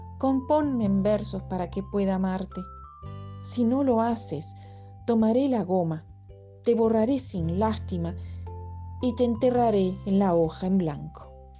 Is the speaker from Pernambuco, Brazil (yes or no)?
no; Porto Alegre, Rio Grande do Sul, Brazil; Spanish is a second language; nací en Brasil y soy hija de uruguayos. Mi alma tiene dos orillas, las del lago Guaíba que bañan mi ciudad natal, Porto Alegre, y las del río de la Plata que bañan mis raíces en Montevideo.